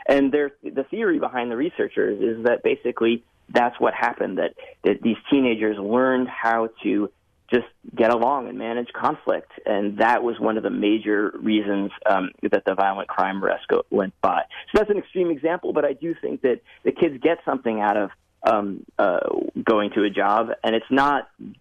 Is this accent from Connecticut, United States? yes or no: yes; Connecticut, United States; I grew up in Connecticut, in rural Connecticut, where we had the tobacco fields